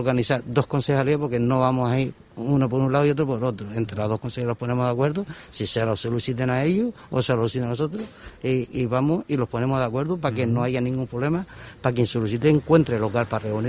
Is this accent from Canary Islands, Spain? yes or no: yes; Morro Jable, Canary Islands, Spain; Y que la juventud de Morrojable, que yo soy de Morrojable, yo la conozco y sé cómo va.